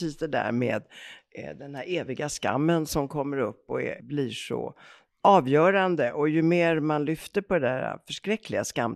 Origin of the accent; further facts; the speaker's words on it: Italy; Swedish is a second language; för mig som italienare är det fullkomligt otänkbart.